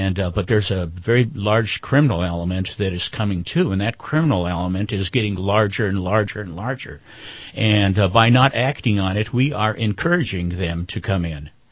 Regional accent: Tucson, Arizona, United States; I grew up in Tucson, actually, so I live very close to the border

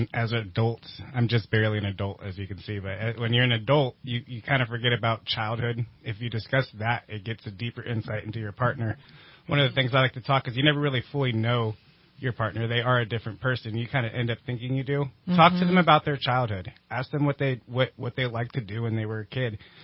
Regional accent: Sacramento, California, United States; I grew up in Sacramento.

